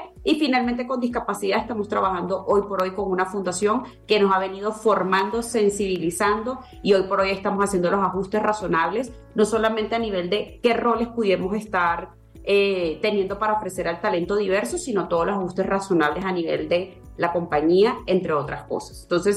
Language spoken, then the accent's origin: Spanish; Venezuela; yo soy colombiana por segunda nacionalidad, pero soy venezolana.